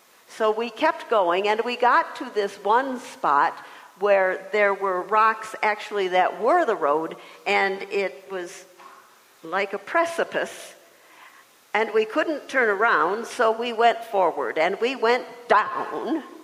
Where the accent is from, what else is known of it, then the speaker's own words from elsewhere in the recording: Michigan, United States; they asked us, they said, and where are you from? And we said, Michigan.